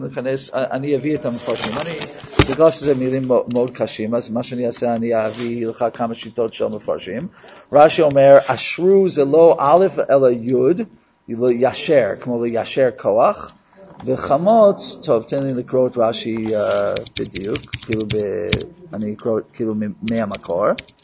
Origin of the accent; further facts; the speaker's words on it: New York, United States; אני מניו יורק, אז כששמים את הרדיו, כאילו שמדליקים את הרדיו, אז כל דבר שני זה רצח.